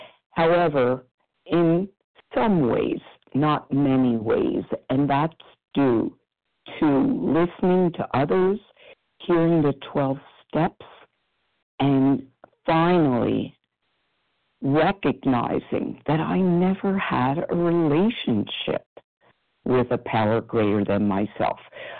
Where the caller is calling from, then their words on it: Pennsylvania, United States; from outside of Philadelphia